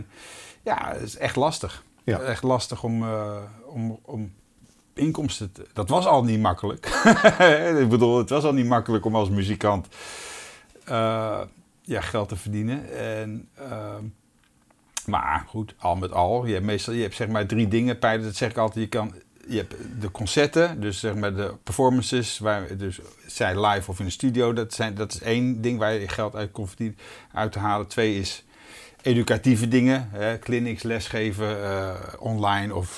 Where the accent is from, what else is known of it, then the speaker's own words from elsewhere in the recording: Netherlands; Ik als Hollandse jongen speelde opeens in die nachtclubs